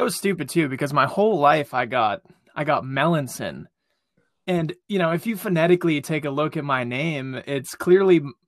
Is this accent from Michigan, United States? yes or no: no; Maine, United States; now in Los Angeles, United States; I'm from Maine and I went to school in New York.